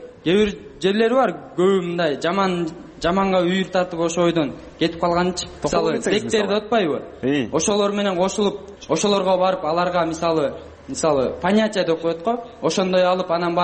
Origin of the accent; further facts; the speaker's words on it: Bishkek, Kyrgyzstan; Ошо мен кызыл аскер районунда өскөм.